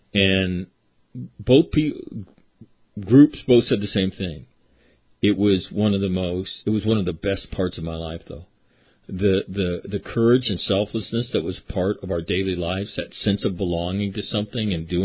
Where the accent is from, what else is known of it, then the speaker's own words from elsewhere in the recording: Columbus, Ohio, United States; I'm from Columbus, Ohio, sir. Columbus, Ohio? That's a shithole.